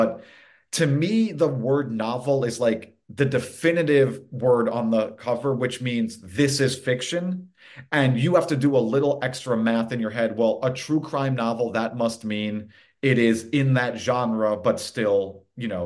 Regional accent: Manhattan, New York, United States; I grew up reading it. I grew up in Manhattan, and there was a paper on the breakfast table every morning.

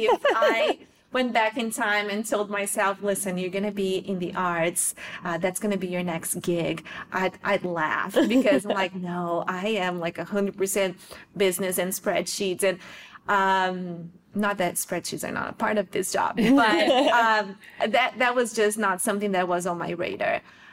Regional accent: South Region, Brazil; moved away as an adult; I am an immigrant here, and I was born and raised in Brazil, in the south of Brazil, but my father's family, they're from Japan. So I was from an immigrant family in Brazil, and now I am myself an immigrant here with my family.

